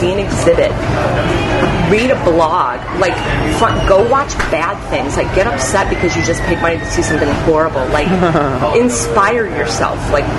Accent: Midwest, United States; And I had no idea. I knew nothing about anything. I'm from the Midwest. I didn't know.

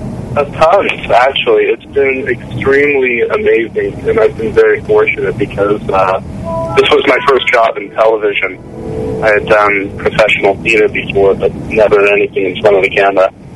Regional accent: San Diego, California, United States; now in Los Angeles, United States; I was born and raised in San Diego and just moved to Los Angeles

